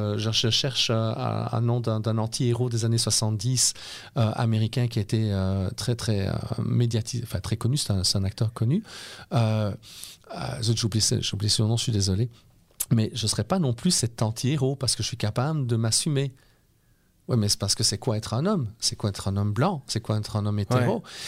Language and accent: French; Liège, Wallonia, Belgium; now in Canada; je suis néo-québécois, mais je suis quoi? Quelque part? Je suis belge, je suis originaire de Liège